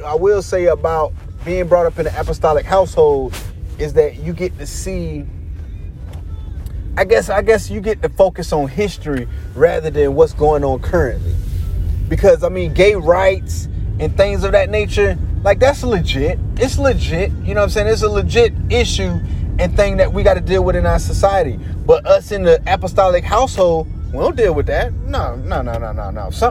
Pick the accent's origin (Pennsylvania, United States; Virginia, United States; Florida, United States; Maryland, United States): Florida, United States; Jacksonville; I'm born and raised in Duval County, USA. Born and raised down here. I went to this apostolic church on the north side.